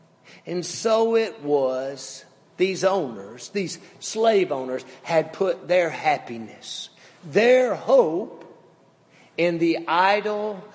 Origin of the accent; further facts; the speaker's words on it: Faulkner, Mississippi, United States; They go to this rural community, even more rural than my hometown of Faulkner, Mississippi.